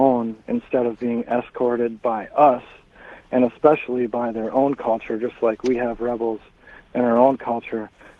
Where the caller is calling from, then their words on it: Saint Paul, Minnesota, United States; I am calling from St. Paul, Minnesota.